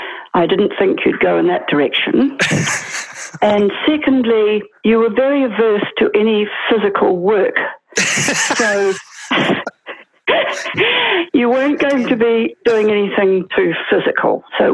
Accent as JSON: {"language": "English", "country": "New Zealand", "accent": "Kiwi", "said": "Now, the first thing is, do you think people will understand my Kiwi accent?"}